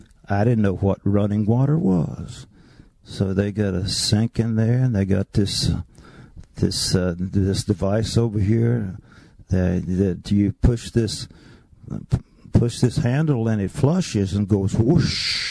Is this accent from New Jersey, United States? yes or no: no; Meadow Branch, North Carolina, United States; I said, "Meadow Branch, North Carolina."